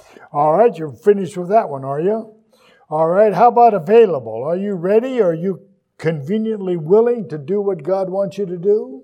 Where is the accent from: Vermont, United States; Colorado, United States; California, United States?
Colorado, United States; Victor; I was going to go to my hometown in Colorado where I was raised as a boy for the summer.